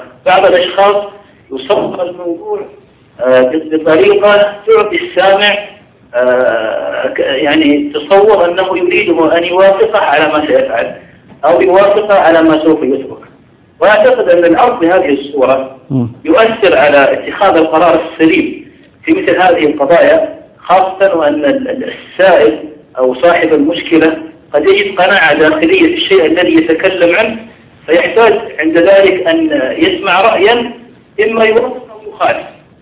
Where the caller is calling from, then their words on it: Abha, Asir, Saudi Arabia; وأنا هنا من أبها